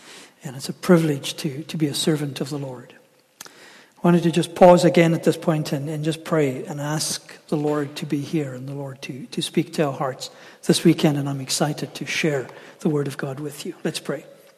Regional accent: South Africa; also born or lived in Toronto / Peterborough; now in Englehart, Canada; We came originally from South Africa and emigrated to Canada in 1988, lived in Toronto for a few years, and then Peterborough.

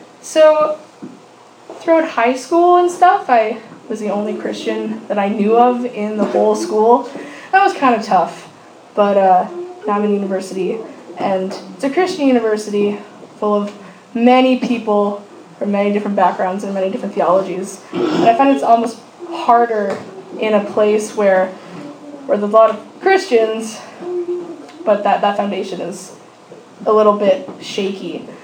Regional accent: Manitoba, Canada; we're from Manitoba. Je suis tellement bénie d'être avec vous aujourd'hui. Yes, we speak French too.

